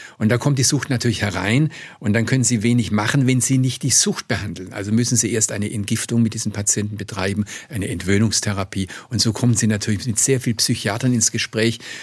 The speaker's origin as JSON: {"language": "German", "town": "Stuttgart", "region": "Baden-Württemberg", "country": "Germany", "said": "ich bin ja Stuttgarter"}